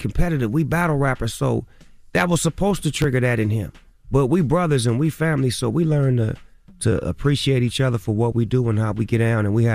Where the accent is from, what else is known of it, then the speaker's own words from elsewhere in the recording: West Coast, United States; And I'm a from the West Coast saying that.